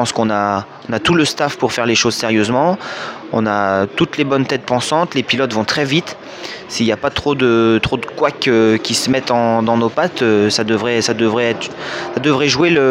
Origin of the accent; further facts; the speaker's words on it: Centre-Val de Loire, France; j'ai 27 ans, je suis originaire du centre de la France, à côté de Sancoin, pas très loin de Manicourt.